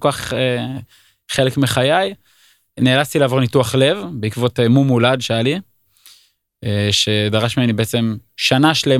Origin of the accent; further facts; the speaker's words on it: Haifa, Haifa District, Israel; born there; אני נולדתי בחיפה.